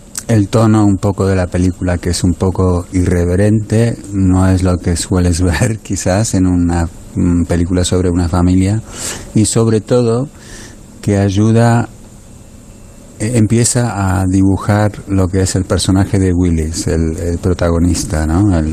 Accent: Argentina; San Lorenzo, el equipo de mi infancia en Argentina.

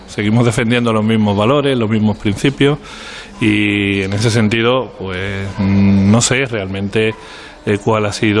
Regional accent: Sanlúcar de Barrameda, Andalusia, Spain; lo siento, yo soy sanluqueño, soy gaditano y allí tampoco se está mal

